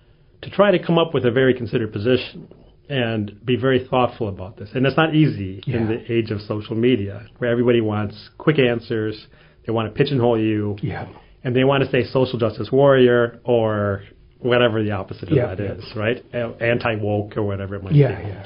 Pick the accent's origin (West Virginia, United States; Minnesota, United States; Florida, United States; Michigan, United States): Michigan, United States; Flint; also born or lived in Rome; So it was really interesting for me to watch it from here, from Flint, Michigan, from my hometown, right, and see it from a different perspective as an ordinary person in the pews.